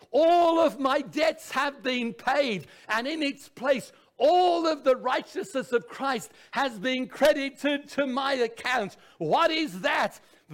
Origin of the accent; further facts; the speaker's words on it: England, United Kingdom; I said, well, I was born in England. What did she say? Huh. I'm English.